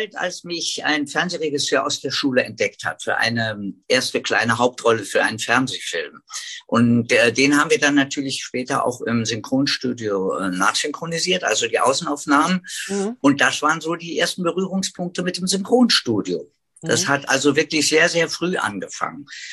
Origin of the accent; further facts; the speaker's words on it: Berlin, Germany; also born or lived in Madrid, Spain; Und ich bin ja auch in Madrid geboren und bin dann aber als Baby mit der Mama, die ja Deutsche war, wieder zurück nach Deutschland, nach Berlin gekommen und dann hier in Berlin aufgewachsen, wie man sagt. Aber habe halt die spanischen Wurzeln durch den Papa.